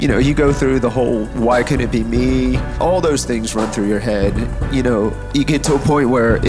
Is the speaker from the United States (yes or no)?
yes; Millersville, Maryland, United States; I'm from Millersville.